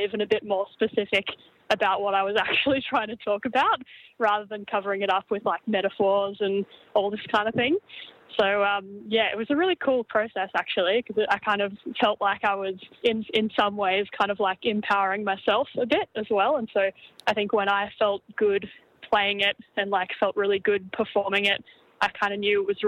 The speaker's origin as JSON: {"language": "English", "town": "Torquay", "region": "Victoria", "country": "Australia", "tie": "born or raised there", "said": "because I grew up in Torquay, down at the Surf Coast, I haven't really played a proper show down there in a bloody long time."}